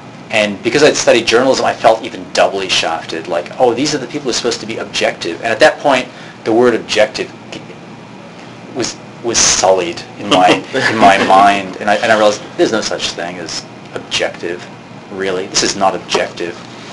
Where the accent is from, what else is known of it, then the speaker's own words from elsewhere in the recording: United States; like a lot of America, I growing up in the United States